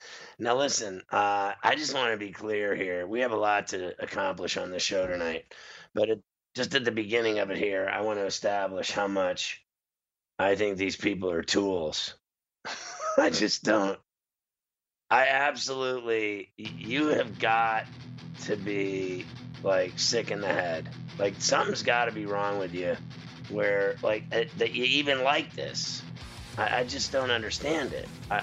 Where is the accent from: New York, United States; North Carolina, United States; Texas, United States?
New York, United States; New York City; we're from New York, so, right? We have great pizza here